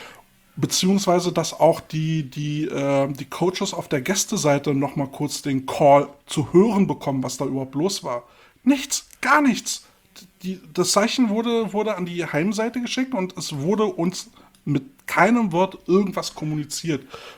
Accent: Berlin, Germany

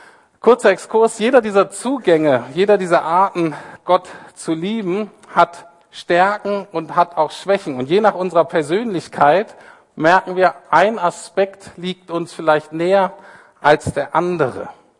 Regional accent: Bremen, Germany; Ich komme ja so aus Bremen, so ein bisschen auch an der Küste.

